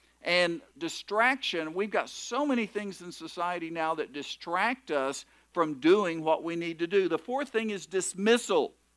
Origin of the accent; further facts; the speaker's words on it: Oklahoma City, Oklahoma, United States; This actually was in my hometown in Oklahoma City.